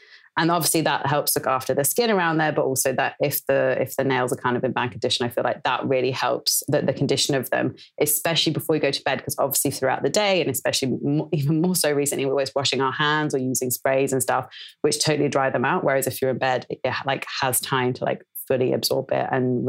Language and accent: English; France; also born or lived in Sydney, Australia; I've kind of lived in lots of different places. I grew up in France. I spent some years in Sydney in my early 20s.